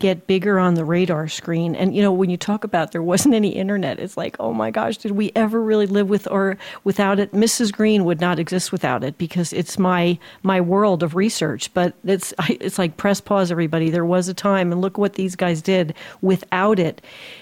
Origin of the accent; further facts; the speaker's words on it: New Jersey, United States; I grew up in New Jersey, and despite what people think, it's not all Newark. It's there. New Jersey's a beautiful state. It's the Garden State, lots of farmland.